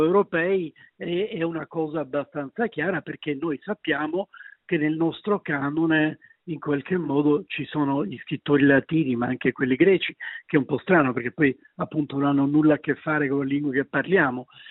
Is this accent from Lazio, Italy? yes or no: no; Sicily, Italy; Io sono siciliano